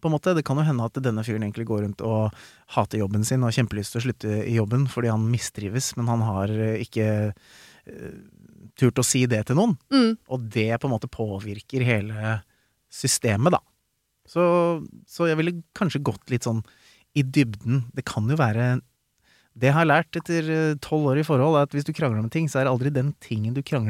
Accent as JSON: {"language": "Norwegian", "town": "Skien", "region": "Telemark", "country": "Norway", "said": "Jeg kom jo egentlig fra Skien, så ja."}